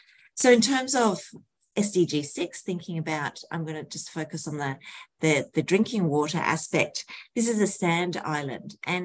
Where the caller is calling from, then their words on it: Brisbane, Queensland, Australia; I'm calling in from Australia on the East Coast. Mianjin is the language name for the traditional owners of this land. I'm also known as Brisbane in Queensland.